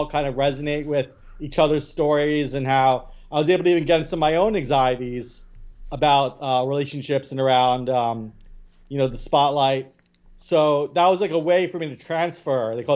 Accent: New York City, New York, United States; born there; Yes. I was born in Staten Island.

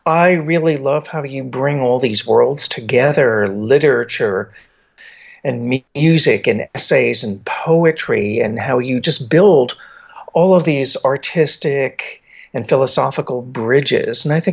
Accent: New Jersey, United States; now in New York, United States; I grew up in New Jersey, but I was very close to New York.

